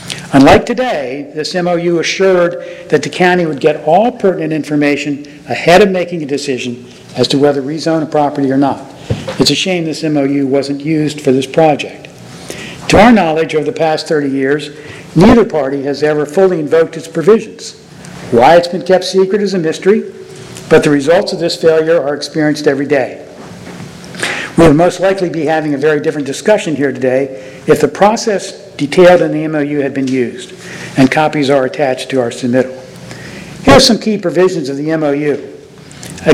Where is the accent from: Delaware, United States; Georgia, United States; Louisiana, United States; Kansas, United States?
Delaware, United States; Milton; from Milton.